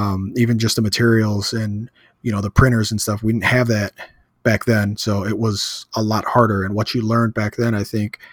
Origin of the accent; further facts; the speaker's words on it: Chicago, Illinois, United States; now in Florida, United States; I'm not. I was born and raised in Chicago. That's where my heart's at. My family still lives there.